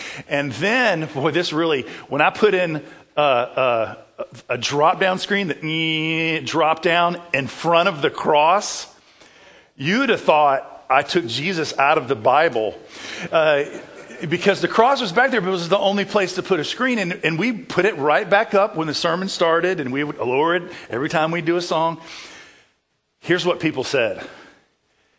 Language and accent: English; Savannah, Georgia, United States; I was the worship leader at a vibrant church in my hometown of Savannah, Georgia